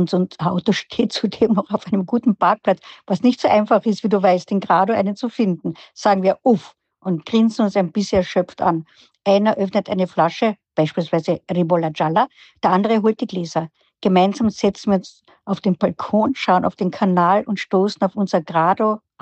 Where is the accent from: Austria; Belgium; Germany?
Austria; Ich als Österreicherin